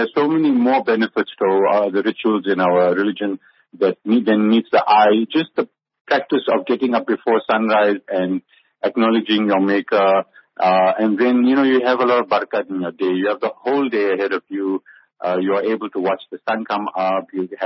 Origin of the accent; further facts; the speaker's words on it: Durban, KwaZulu-Natal, South Africa; I was born and brought up in Durban, but Durban in my veins.